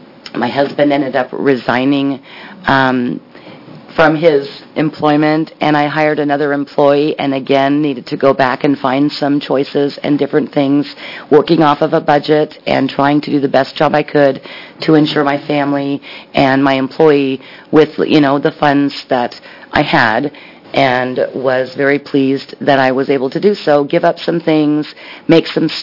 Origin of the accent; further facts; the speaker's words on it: Oregon City, Oregon, United States; I do own a small business. I am from Oregon City